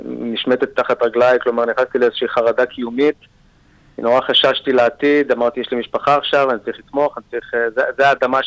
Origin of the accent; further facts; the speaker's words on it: Netanya, Central District, Israel; וביום עצמאות הקרוב אני אגור 51 כבר. אני גדלתי בנתניה, בשכונה מאוד מאוד, ילדות של פעם כזו